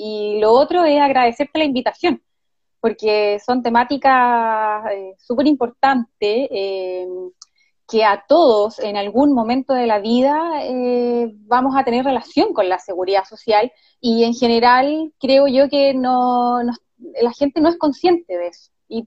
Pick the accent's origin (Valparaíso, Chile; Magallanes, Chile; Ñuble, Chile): Ñuble, Chile; Chillán; now in Concepción, Chile; soy de Chillán, soy oriunda de Chillán y llegué a Concepción en el año 2005 y de ahí no me fui más, salvo cuando el 2018 me fui a estudiar un máster a la Universidad Autónoma de Barcelona